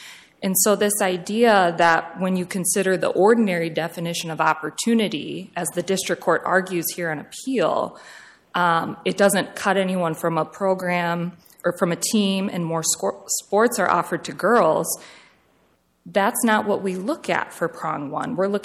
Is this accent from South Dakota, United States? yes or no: yes; Sioux Falls, South Dakota, United States; I'm an attorney from Sioux Falls